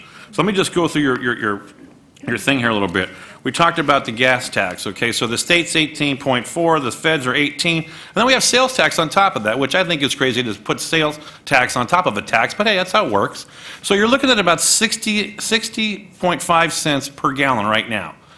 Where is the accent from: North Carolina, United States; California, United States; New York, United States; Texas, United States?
California, United States; But I'm from Orange County